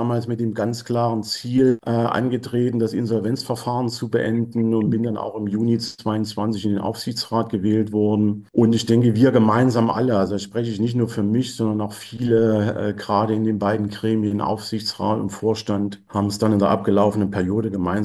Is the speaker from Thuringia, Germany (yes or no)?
yes; Erfurt, Thuringia, Germany; Ich bin Erfurter